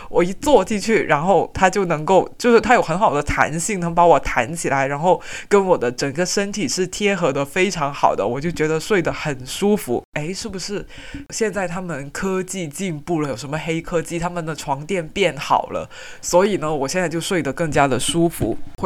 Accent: China; 一开始呢，中国人出去睡的话都会觉得很不习惯，我也是那样

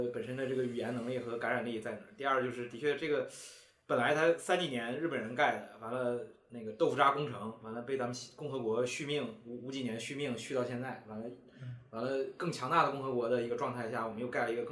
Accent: Harbin, Heilongjiang, China; 作为一个哈尔滨人瑟瑟发抖

